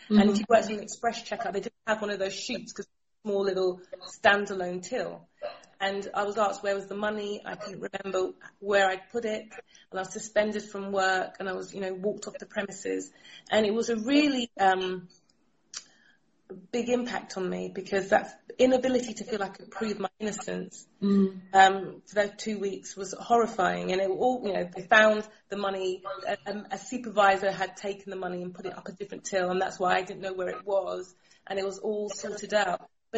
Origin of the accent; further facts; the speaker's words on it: London, United Kingdom; born there; Well, I'm a Londoner by birth. So my parents are Sierra Leonean expats, as I like to call them, and they came here many moons ago, and I was created a twinkle in their eye in the late 79